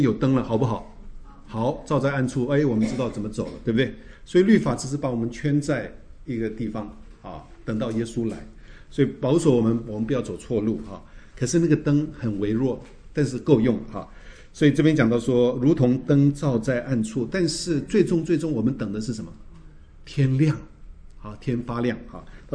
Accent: China; 我们中国人有没有相信有神？

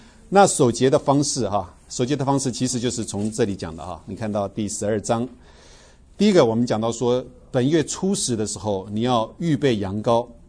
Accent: China; 我中国人喜欢吃，特喜欢吃的

